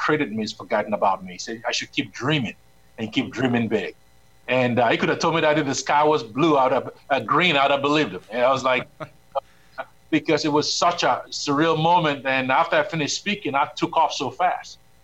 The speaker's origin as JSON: {"language": "English", "country": "Nigeria", "tie": "born or raised there", "said": "I was born into a first-generation Christian family. Growing up in Nigeria, my reality was somewhat unique. I was the first son in my family."}